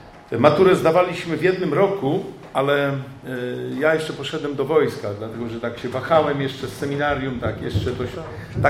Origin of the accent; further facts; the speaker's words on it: Warsaw, Masovian Voivodeship, Poland; U mnie to jeszcze bliskość Wisły, ponieważ nad samą Wisłą się wychowywałem, przy moście Śląsko-Dąbrowskim są takie wieżowce 11-piętrowe.